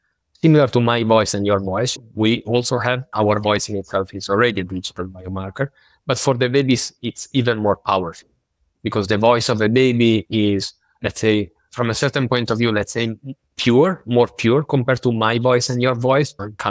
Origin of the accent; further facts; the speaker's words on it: Italy; English is a second language; moved away as an adult; now in Basel, Switzerland; No, I'm originally Italian, moved to Basel around 10 years ago.